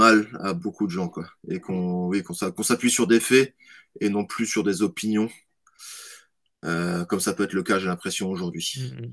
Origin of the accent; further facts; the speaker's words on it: France; C'est vrai que la France, c'est vrai qu'on est français